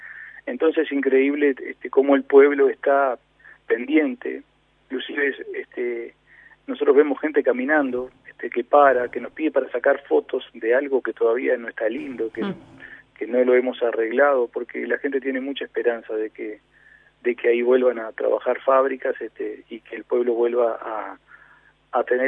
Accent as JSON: {"language": "Spanish", "region": "Florida", "country": "Uruguay", "tie": "born or raised there", "said": "yo soy de Florida, me crié en Florida, que es un pueblo, es un poco más grande, que es una ciudad, pero es más grande que en Palme Olmos, pero estoy acostumbrado a ese tipo de relacionamiento de pueblo."}